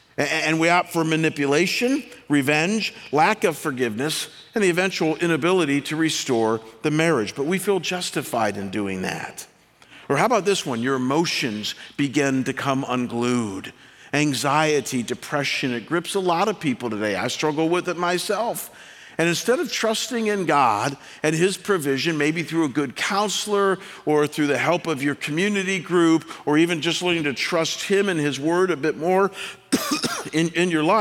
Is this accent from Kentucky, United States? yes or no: no; Chagrin Falls, Ohio, United States; This is a map of my hometown that I grew up in. My hometown is called Chagrin Falls, Ohio. It's 4,000 people.